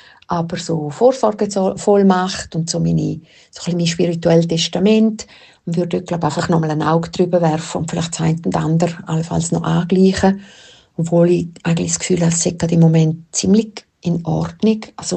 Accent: Buchs, Switzerland; Die sind immer noch zu Buchs, in dem Haus daheim, wo ich aufgewachsen bin.

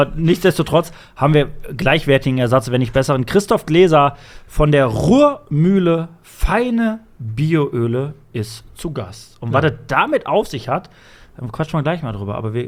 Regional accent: Castrop-Rauxel, North Rhine-Westphalia, Germany; Ich komme aus Castrop-Rauxel.

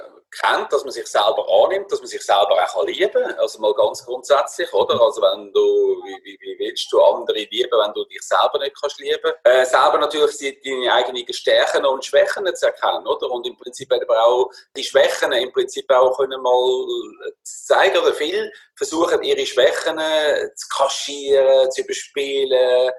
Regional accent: Switzerland; Und bei uns in der Schweiz ist es oft, wir leben, um zu arbeiten.

